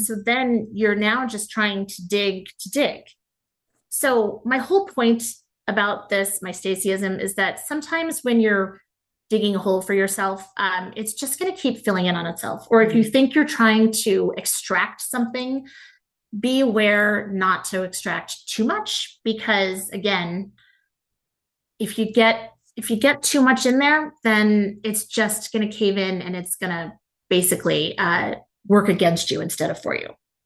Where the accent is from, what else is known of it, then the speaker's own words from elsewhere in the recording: East Coast, United States; Now, my take on it was growing up on the East Coast, I'm thinking like Poconos and things like that.